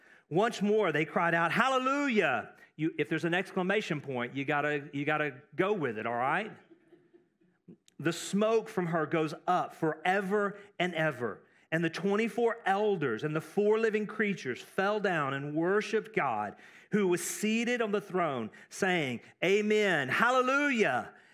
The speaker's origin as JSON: {"language": "English", "region": "Texas", "country": "United States", "tie": "born or raised there", "lives_now": "Europe", "said": "I grew up in Texas, so football was really big to me."}